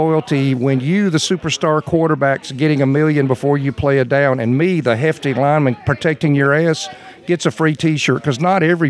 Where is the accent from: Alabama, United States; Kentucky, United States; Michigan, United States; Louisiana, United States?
Alabama, United States; Birmingham; No, but I grew up in Birmingham.